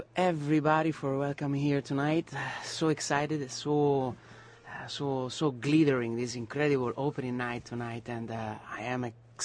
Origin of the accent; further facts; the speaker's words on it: Arezzo, Tuscany, Italy; you just came, you told me that you just came from my hometown